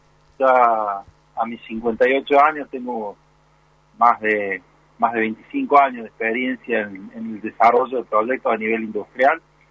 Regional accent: Córdoba, Argentina; born there; en Ferreira, en Córdoba, en mi provincia natal.

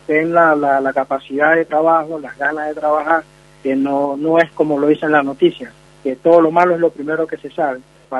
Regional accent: Venezuela; now in Colombia; De Venezuela a Cúcuta me fui en colectivo, de Cúcuta lo pasé toda la Panamericana, toda parte de los Andes, donde nacen los Andes, la pasamos caminando con frío, con hambre

